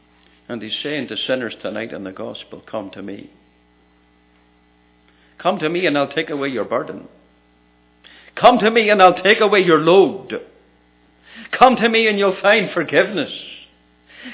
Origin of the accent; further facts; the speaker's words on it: Ireland; I come from Ireland. I grew up in a fairly rural area.